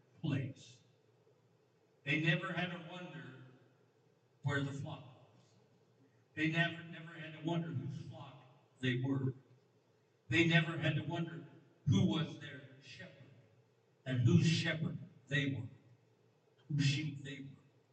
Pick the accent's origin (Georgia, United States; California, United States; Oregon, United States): California, United States; I was raised in California during the radical 60s.